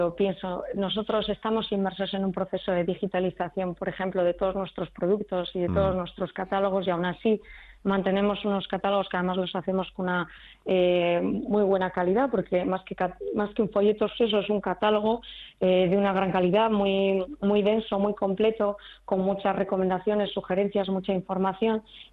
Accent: Basque Country, Spain; para los y las personas que somos de Vizcaya

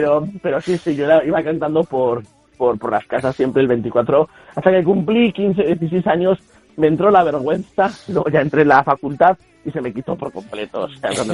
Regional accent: Alsasua, Navarre, Spain; yo soy de Alsasua, que ya lo sabéis, por el pueblo, por Alsasua

